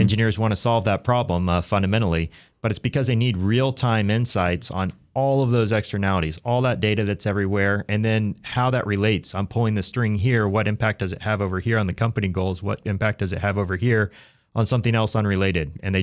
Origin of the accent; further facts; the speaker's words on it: Florida, United States; I'm from Florida, and we get a lot of rain down there as well, and a lot of flooding, and it shuts down the power for a week, right?